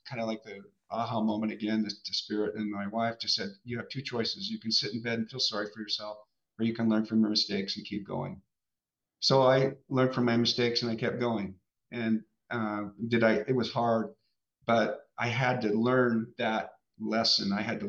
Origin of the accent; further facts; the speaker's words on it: Boise, Idaho, United States; I grew up in Boise, and we started it in Boise, and I moved down to Salt Lake